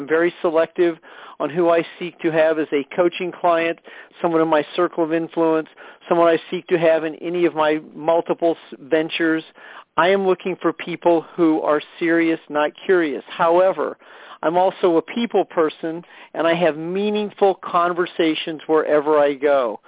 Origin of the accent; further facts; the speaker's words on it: Midwest, United States; I grew up in the Midwest, relatively close to Omaha, Nebraska, about 2 hours from Kansas City